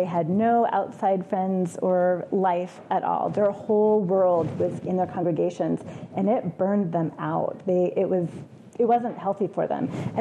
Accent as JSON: {"language": "English", "region": "Oregon", "country": "United States", "said": "And I was from Oregon. I expected to get called back to the Oregon Synod"}